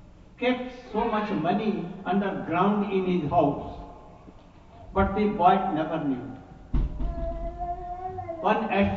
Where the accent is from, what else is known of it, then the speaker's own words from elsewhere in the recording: South India, India; I am from South India, Brahmin.